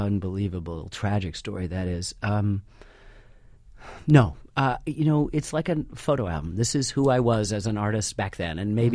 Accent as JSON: {"language": "English", "region": "New Hampshire", "country": "United States", "tie": "born or raised there", "said": "Lexington and Concord are in the state of Massachusetts and not my home state of New Hampshire."}